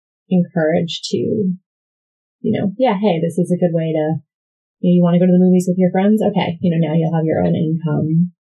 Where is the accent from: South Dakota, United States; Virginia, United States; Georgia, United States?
Virginia, United States; I grew up in Northern Virginia